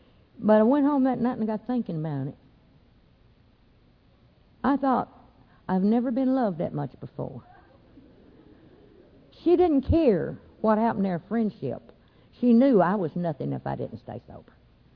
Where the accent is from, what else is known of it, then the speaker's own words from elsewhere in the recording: the South, United States; accent: southern; See, I was up north. And I never did lose my southern accent because I really didn't want to.